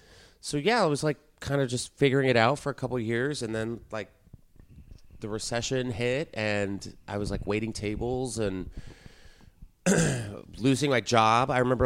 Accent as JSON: {"language": "English", "region": "Texas", "country": "United States", "tie": "born or raised there", "said": "No, but I grew up in Texas and I was always like the class clown and I was in theater"}